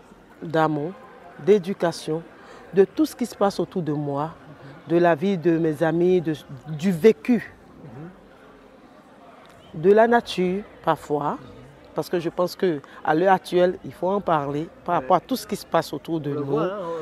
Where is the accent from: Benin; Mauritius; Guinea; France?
Benin; Je suis béninoise, chanteuse béninoise, depuis une décennie.